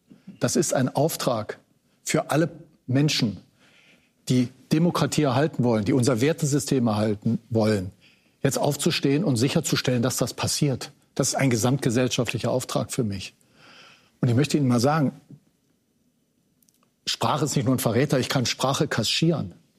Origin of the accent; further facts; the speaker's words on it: West Germany, Germany; ich komme aus dem Westen